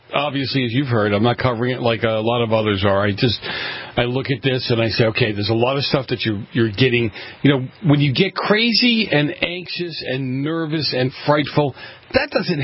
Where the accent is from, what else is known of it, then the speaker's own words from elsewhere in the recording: New England, United States; and I grew up in New England. I grew up in an old East Coast city, so very much like, you know, downtown New York.